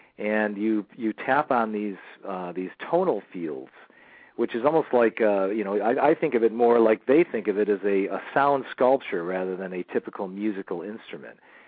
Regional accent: Geneva, New York, United States; born there; Okay, well, I was born in Geneva, New York, which is the Finger Lakes region, known for the wine, which is a nice thing for the area right now.

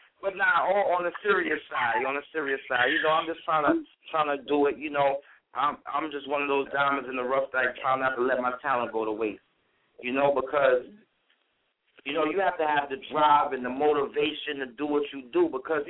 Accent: New York City, New York, United States; because, see, I'm from Harlem and everything, but I write from a different perspective, you know.

